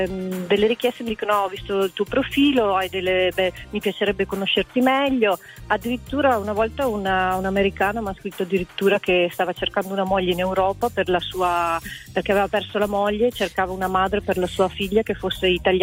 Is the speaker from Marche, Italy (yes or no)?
no; Verona, Veneto, Italy